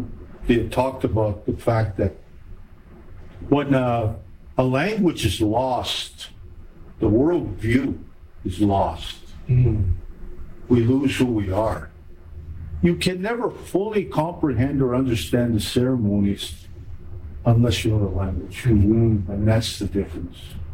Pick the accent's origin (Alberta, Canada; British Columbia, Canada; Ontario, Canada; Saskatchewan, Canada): Alberta, Canada; born there; no matter where I go, I can say I'm from the Bloods of a Blood Indian because I was born there.